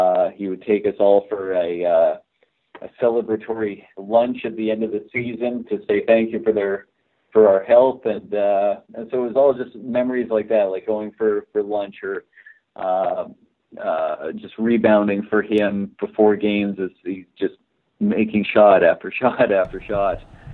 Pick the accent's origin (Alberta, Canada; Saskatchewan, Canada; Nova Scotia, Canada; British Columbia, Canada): Alberta, Canada; Calgary; I grew up in Calgary, Alberta, Canada, which is about as far off the basketball beaten path as you can get.